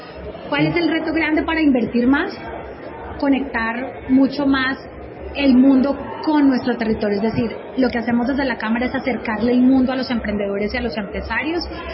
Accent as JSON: {"language": "Spanish", "region": "Valle del Cauca", "country": "Colombia", "said": "por su capacidad de recibir a todo el mundo de forma amable como lo somos los vallecaucanos"}